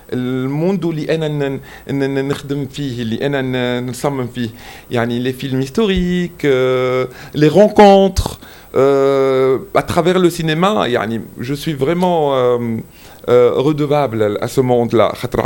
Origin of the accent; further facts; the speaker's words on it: Tunisia; اللي انا عرفت تونس بلادي بلادي تونس الجمهوريه التونسيه